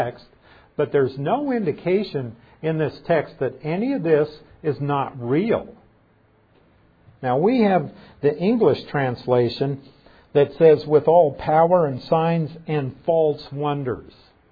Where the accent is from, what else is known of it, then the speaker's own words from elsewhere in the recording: Nebraska, United States; I don't know if it may be just because I'm a hick from Nebraska